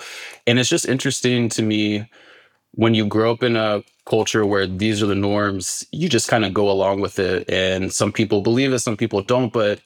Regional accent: North Carolina, United States; I grew up in North Carolina in the Bible Belt in the 90s.

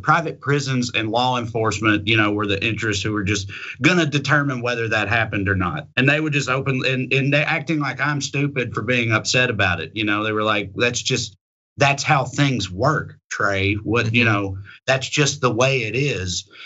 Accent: Tennessee, United States; I went to my home state of Tennessee and covered this medical marijuana legislation that was about to happen there

